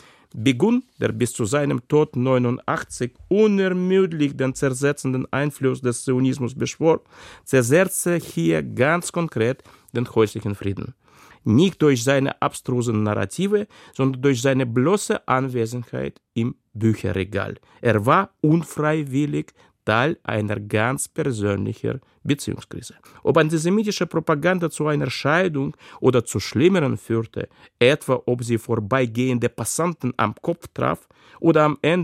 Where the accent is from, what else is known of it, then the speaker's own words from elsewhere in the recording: Minsk, Belarus; now in Germany; In letzter Zeit muss ich immer wieder an eine Geschichte aus meiner Heimatstadt Minsk denken.